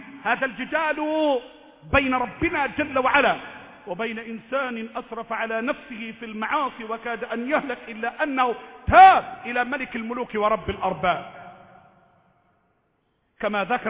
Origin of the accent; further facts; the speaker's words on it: Egypt; اللهم احفظ بلدنا مصر،